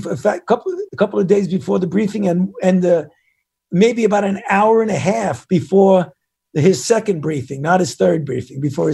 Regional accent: New York, United States; Well, I'm a New Yorker myself, and I know what smoke is, too.

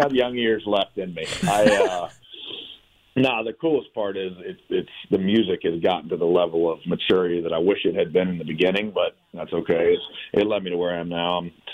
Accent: Florida, United States; also born or lived in Nashville; I grew up with Brian in Florida and then lived together the first 3 years I lived in Nashville.

